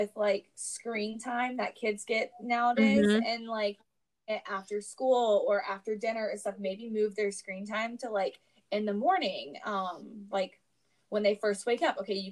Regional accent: the South, United States; I'm growing up in the South. I have thin blood.

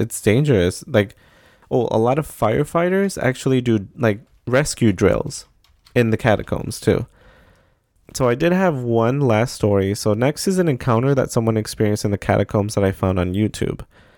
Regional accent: New Orleans, Louisiana, United States; I had been urban exploring in an abandoned building and cemeteries in my hometown in New Orleans since I was 10, and even traveled to a couple of other states just to document my findings.

